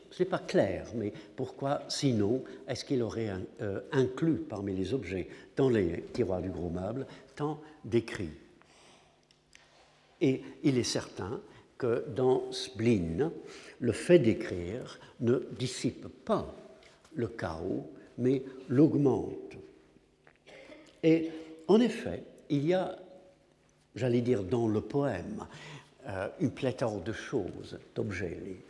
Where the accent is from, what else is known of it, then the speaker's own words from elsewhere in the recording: England, United Kingdom; French is a second language; est-ce que c'est simplement parce que je suis anglais